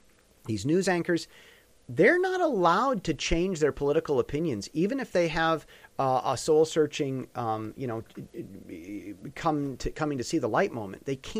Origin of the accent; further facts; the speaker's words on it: United States; I'm an American first, and I always will be.